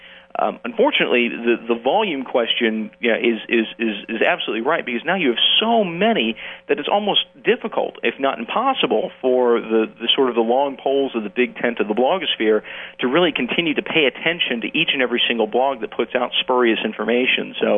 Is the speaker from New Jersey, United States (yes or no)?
no; Fredericksburg, Virginia, United States; even my hometown in near Fredericksburg, the Freelance Star, which is the local paper there